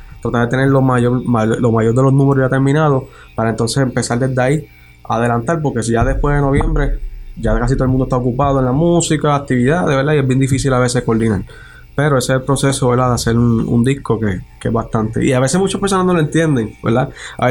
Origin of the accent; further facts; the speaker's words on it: Jayuya, Puerto Rico; born there; Que coger mi pueblo natal de Jayuya para que represente la portada del disco.